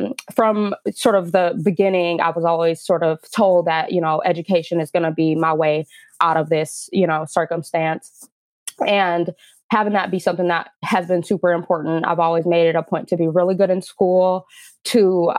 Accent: Oakland, California, United States; So I'm born and raised in East Oakland, which for lack of a better way to say is the hood.

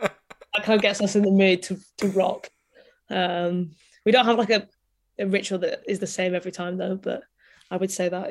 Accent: Scotland, United Kingdom; because I'm from Scotland

